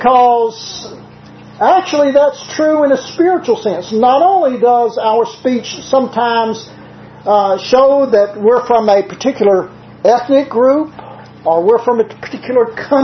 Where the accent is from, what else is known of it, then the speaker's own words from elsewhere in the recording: the South, United States; accent: southern; now in New Jersey, United States; though I've been living in New Jersey 28 years, I'm not offended by it. I just can't seem to shake my southern accent completely.